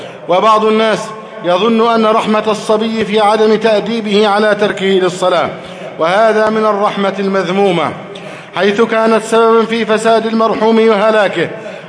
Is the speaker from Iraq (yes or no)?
no; Egypt; اللهم احفظ بلدنا مصر أمنا أمانا